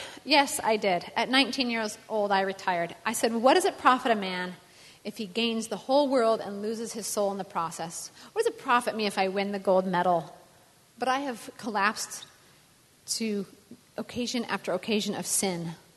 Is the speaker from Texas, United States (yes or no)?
no; Colorado, United States; I grew up in Colorado. I'm fourth generation Coloradan.